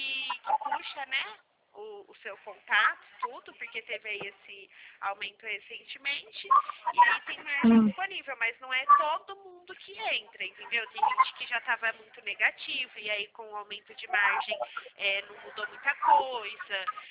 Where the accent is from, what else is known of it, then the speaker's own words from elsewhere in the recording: Americana, São Paulo, Brazil; Eu sou aqui de Americana, São Paulo, aqui no interior.